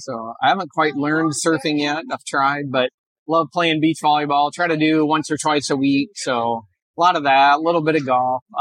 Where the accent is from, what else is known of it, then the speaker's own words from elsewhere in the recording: Iowa, United States; I grew up in Iowa. So, and went to college there, Iowa State University